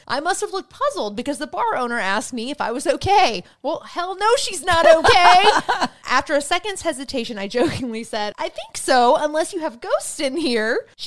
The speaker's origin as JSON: {"language": "English", "region": "Ohio", "country": "United States", "moved": "as an adult", "lives_now": "Dallas, United States", "said": "I am from Northeast Ohio, but have lived in Dallas-Fort Worth since my 20s."}